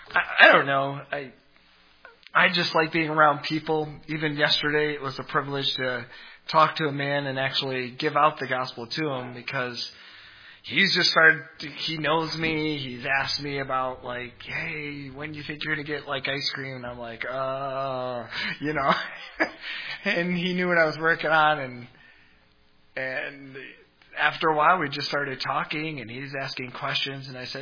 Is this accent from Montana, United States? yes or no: no; Vermont, United States; also born or lived in New Hampshire / Michigan; But being born in New Hampshire, raised in Vermont, my childhood was in Michigan.